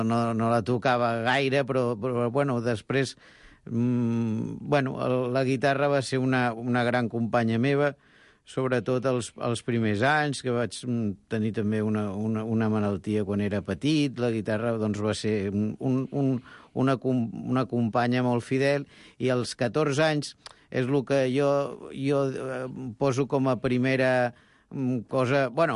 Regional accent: Barcelona, Catalonia, Spain; born there; moved away; Perquè jo sóc nascut a Barcelona, però fa quasi 20, bueno, 25 anys que visc allà

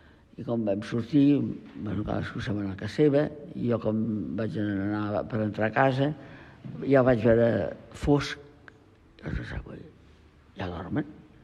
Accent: Badalona, Catalonia, Spain; jo a Badalona me l'estimo molt i nascut aquí i tots som d'aquí, tots som nascut a Badalona.

